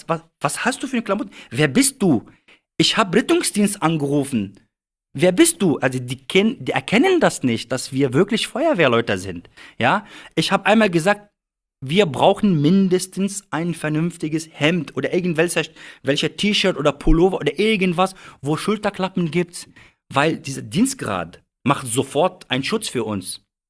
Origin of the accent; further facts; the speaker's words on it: Lebanon; now in Germany; Also ich spreche jetzt nur von Libanon, wo ich herkomme.